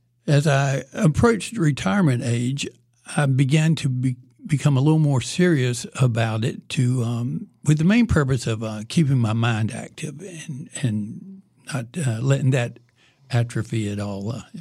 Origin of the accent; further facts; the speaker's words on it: Durham, North Carolina, United States; I was born in Duke Hospital, so I haven't strayed too far from home.